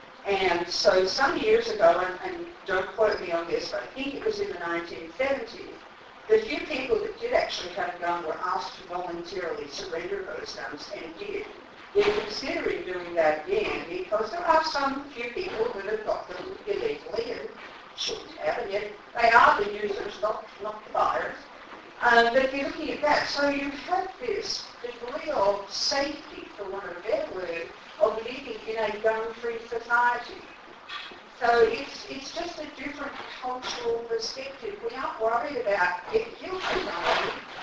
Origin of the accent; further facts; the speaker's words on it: Australia; I come from one of those countries on that chart that you had. I come from Australia.